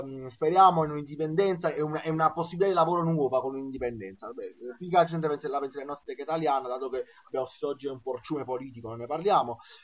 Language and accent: Italian; Naples, Campania, Italy; una cosa simile a quello che è successo a me, che sono napoletano